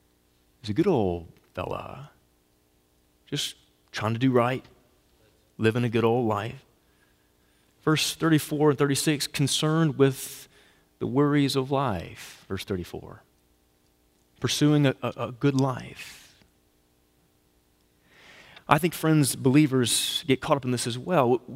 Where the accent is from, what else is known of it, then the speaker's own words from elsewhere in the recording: the South, United States; But I'm from the South, and I see a lot of it.